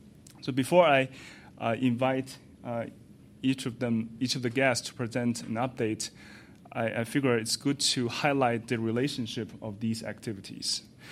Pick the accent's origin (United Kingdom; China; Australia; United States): China; first language Chinese; English is a second language; I'm my native language is in Chinese, so I use a Chinese example.